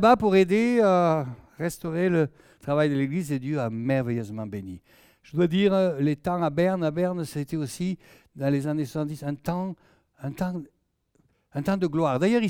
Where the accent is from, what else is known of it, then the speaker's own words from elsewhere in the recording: Southern France, France; accent: Southern French; Alors évidemment … qu'on a l'accent du Midi, ça trompe un petit peu.